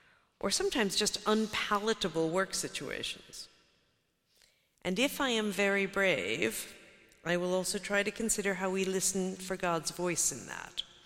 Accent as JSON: {"language": "English", "country": "United States", "tie": "born or raised there", "said": "I grew up in the United States. But I spent my childhood intrigued by all things foreign."}